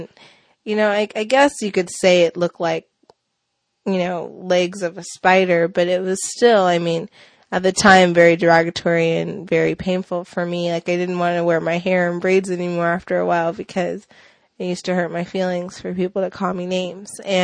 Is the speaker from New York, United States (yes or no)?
no; Willits, California, United States; also born or lived in Bay Area; And I grew up in the Bay Area until I was 9 years old. Then I moved up north to Willits, where I attended Bechtel Grove Middle School in the fourth grade and graduated from Bechtel Grove and went on to Willits High School